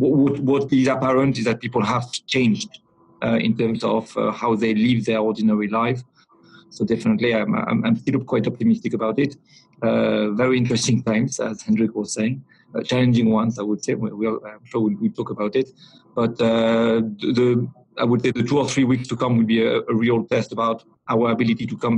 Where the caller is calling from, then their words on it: Paris, Île-de-France, France; Yes, I am in Paris.